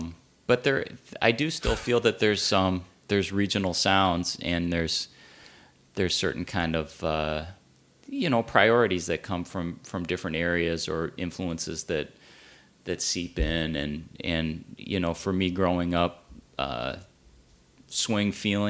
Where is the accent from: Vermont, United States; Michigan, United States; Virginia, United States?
Michigan, United States; Ann Arbor; growing up in Ann Arbor in the 90s